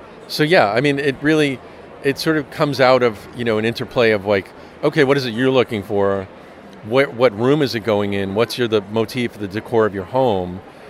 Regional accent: New York, United States; now in Melbourne, United States; We're here in Melbourne, Florida. I'm from New York originally. I've been down here, down here like 13 years almost.

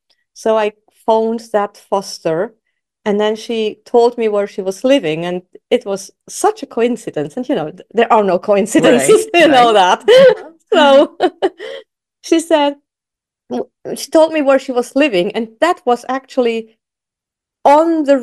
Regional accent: Switzerland; look, I'm from Switzerland.

